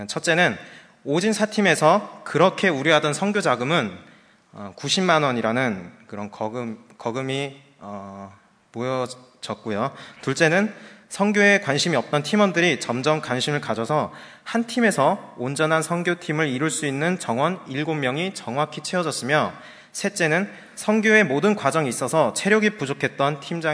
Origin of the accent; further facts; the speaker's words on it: Jeju, South Korea; 참고로요 저는 제주도 사람입니다.